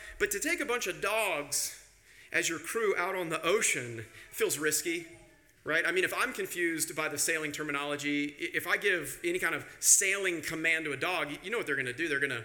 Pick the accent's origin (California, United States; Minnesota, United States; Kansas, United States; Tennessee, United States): Kansas, United States; So I'm from Kansas, and all of you look, as much as you can tell by looking, to be educated people. There is no ocean in Kansas.